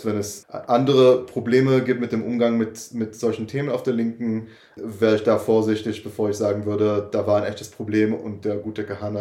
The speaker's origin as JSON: {"language": "German", "town": "Jerusalem", "region": "Jerusalem District", "country": "Israel", "tie": "born or raised there", "said": "seit meiner Kindheit in Jerusalem, wo der Kahanismus sehr stark ist"}